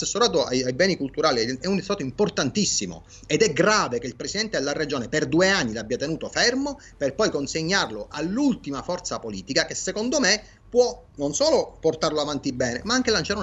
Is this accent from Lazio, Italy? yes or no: no; Sicily, Italy; da siciliano